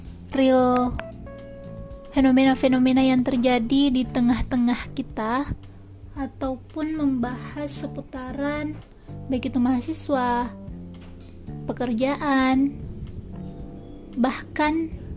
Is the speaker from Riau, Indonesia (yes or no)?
no; South Sulawesi, Indonesia; Jadi saya asalnya dari Sulawesi Selatan dan tinggalnya di Kota Makassar.